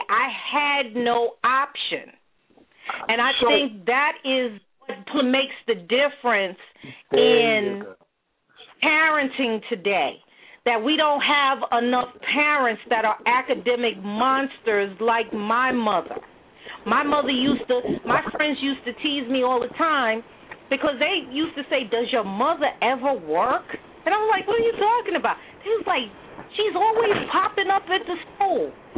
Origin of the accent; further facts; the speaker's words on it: Crown Heights, New York, United States; I grew up in Crown Heights, and yes, I grew up with parents that, well, first of all, my parents separated when I was 6 years old